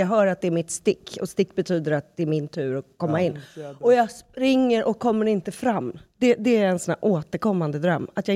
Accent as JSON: {"language": "Swedish", "country": "Sweden", "tie": "born there", "said": "Men jag är född i Sverige. Men jag har liksom inte på svenskt blod i mig, om man säger så."}